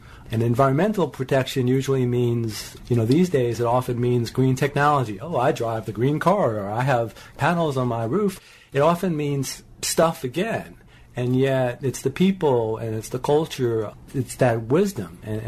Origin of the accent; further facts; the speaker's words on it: Brooklyn, New York, United States; I remember where I grew up in Brooklyn. I was born in public housing in Brooklyn, and you know, we had a very tight community.